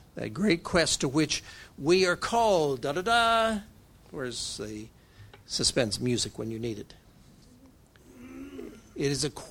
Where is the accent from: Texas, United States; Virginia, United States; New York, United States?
Texas, United States; Now, that didn't mean a whole lot to me growing up in the Texas Panhandle.